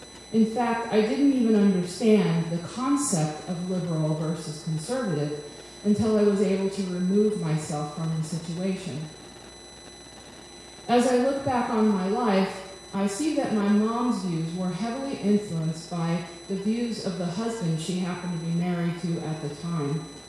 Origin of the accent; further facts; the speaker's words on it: Midwest, United States; when I was growing up in the Midwest during the Reagan-Bush era?